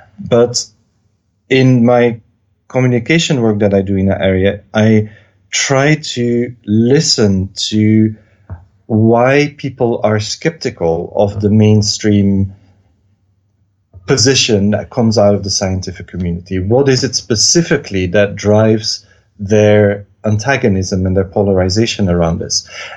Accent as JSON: {"language": "English", "country": "Belgium", "tie": "born or raised there", "said": "growing up in Belgium, I very much grew up in a context in which Europe was set forth as something positive"}